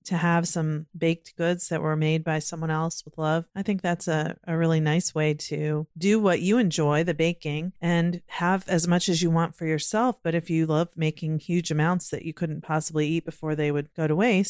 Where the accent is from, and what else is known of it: Virginia, United States; born or raised there; now in Maryland, United States